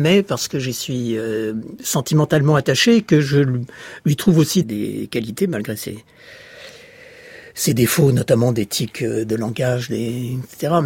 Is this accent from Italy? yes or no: yes; Rome, Lazio, Italy; born there; je suis né à Rome en juin 48